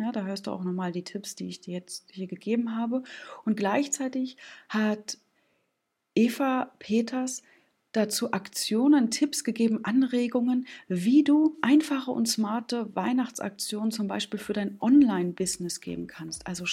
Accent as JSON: {"language": "German", "town": "Stralsund", "region": "Mecklenburg-Vorpommern", "country": "Germany", "tie": "born or raised there", "said": "Ich habe da so ein schönes Marzipan aus meiner Heimatstadt Stralsund."}